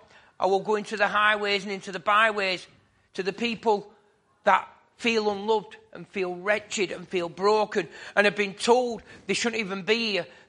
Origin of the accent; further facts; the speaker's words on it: Oldham, North West England, United Kingdom; Born and bred in Oldham, and I don't recognise it at the moment.